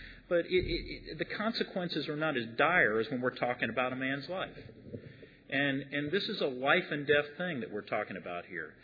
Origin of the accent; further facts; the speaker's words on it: Dallas, Texas, United States; I'm from Dallas, Texas. From the Chicago group in Dallas, Texas.